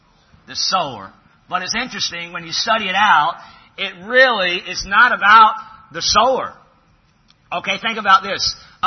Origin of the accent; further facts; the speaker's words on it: Southeast, United States; if you live in the Southeast all your life, and I was born and raised in the Southeast, you take it for granted.